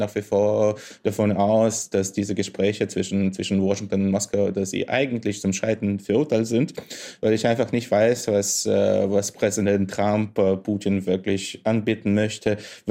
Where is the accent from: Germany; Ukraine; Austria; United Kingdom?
Ukraine; Sevastopol, Crimea; Ich habe mich mit Gedanken abgefunden, dass ich meine Heimatstadt Sevastopol nicht mehr wiedersehen werde.